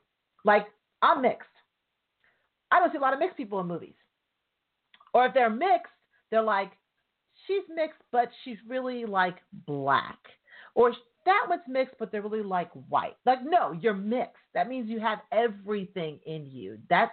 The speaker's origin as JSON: {"language": "English", "region": "New York", "country": "United States", "said": "I'm from New York. Trust me. Any nationality, anything you want in New York, is there in New York."}